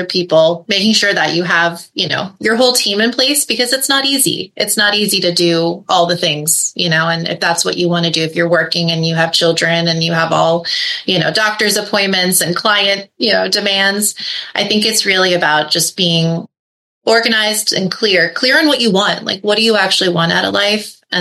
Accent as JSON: {"language": "English", "town": "Dania Beach", "region": "Florida", "country": "United States", "tie": "born or raised there", "said": "So my parents moved down here. So I was born and raised in Dania Beach, you know, really humble beginnings, no lawyers in my family."}